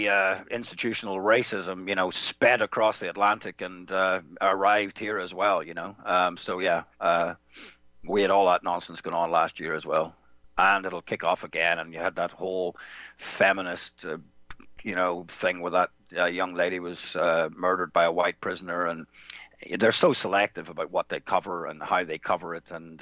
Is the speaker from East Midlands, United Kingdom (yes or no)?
no; Northern Ireland, United Kingdom; And I come from Northern Ireland